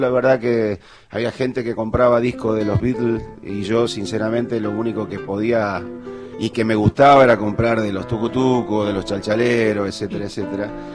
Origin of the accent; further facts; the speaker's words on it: Sunchales, Santa Fe, Argentina; Mi infancia es en Sunchales, en la ciudad de Sunchales, provincia de Santa Fe.